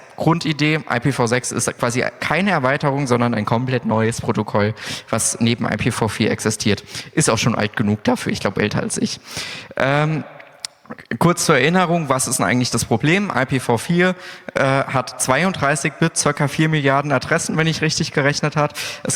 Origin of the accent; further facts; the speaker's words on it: Karlsruhe, Baden-Württemberg, Germany; ich komme aus Karlsruhe, bin häufig in Zügen zu finden.